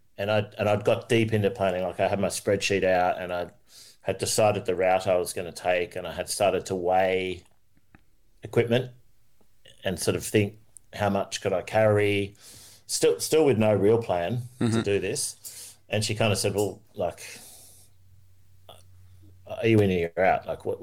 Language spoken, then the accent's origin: English; Sydney, New South Wales, Australia; So I grew up in Sydney, Australia, where I'm talking to you from today.